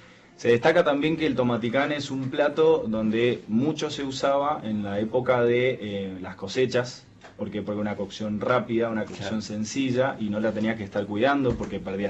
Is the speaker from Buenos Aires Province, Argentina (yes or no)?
no; Mendoza, Argentina; hablo como cocinero mendocino